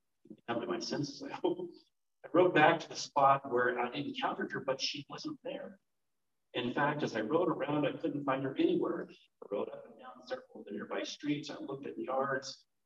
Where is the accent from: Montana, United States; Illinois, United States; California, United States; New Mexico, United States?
New Mexico, United States; Corrales; I grew up and lived in Corrales at the time.